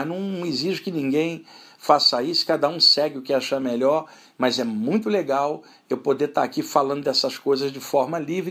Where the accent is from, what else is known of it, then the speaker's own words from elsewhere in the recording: Rio de Janeiro, Brazil; Eu cresci na Baixada Fluminense do Rio de Janeiro, área de periferia